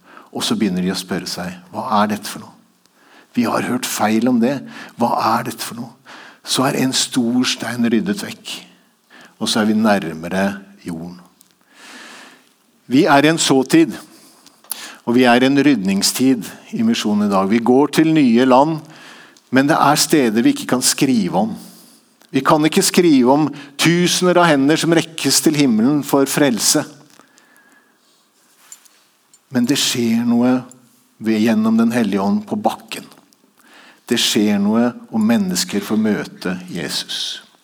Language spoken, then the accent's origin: Norwegian; Eastern Norway, Norway; Jeg er østlending, og jeg vet at dere i Rogaland ikke har sånn voldsom tru på østlendinger.